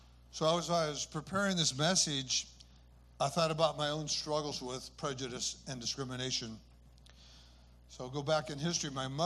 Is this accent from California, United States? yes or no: yes; North Sacramento, California, United States; also born or lived in Carlsbad, New Mexico; I was born in 1944 in Carlsbad, New Mexico. My dad was in the Army. And after the World War II was over, we settled in North Sacramento in a rural area.